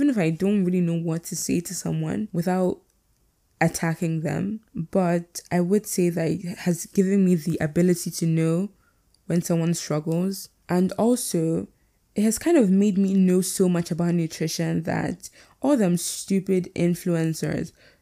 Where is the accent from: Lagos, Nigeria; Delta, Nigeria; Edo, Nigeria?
Delta, Nigeria; I went to Delta because I'm from Delta.